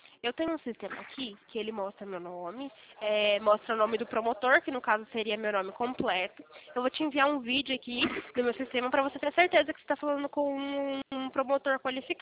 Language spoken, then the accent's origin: Portuguese; Campinas, São Paulo, Brazil; a gente é de Campinas.